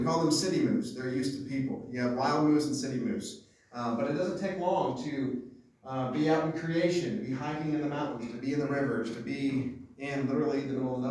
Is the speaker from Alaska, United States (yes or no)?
yes; Anchorage, Alaska, United States; also born or lived in Tuscaloosa; I grew up in Anchorage, Alaska. I was born in Tuscaloosa, Alabama, so my first words were Roll Tide